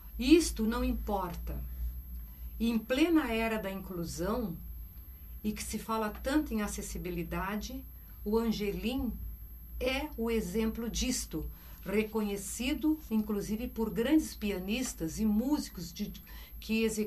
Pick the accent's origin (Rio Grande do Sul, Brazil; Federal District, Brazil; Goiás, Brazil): Rio Grande do Sul, Brazil; Rio Grande; Eu era de Rio Grande, né? Eu sou de Rio Grande, do interior do estado